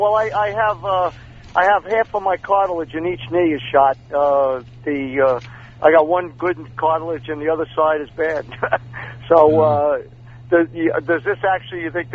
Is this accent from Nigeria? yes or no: no; Brooklyn, New York, United States; Yeah, I grew up in Brooklyn, too.